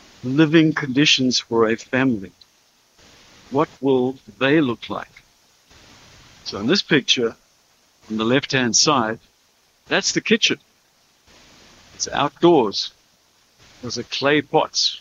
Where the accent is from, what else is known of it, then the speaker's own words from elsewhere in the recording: Zimbabwe; a trip I recently took into my home country of Zimbabwe, or as it was known when I was born, Rhodesia.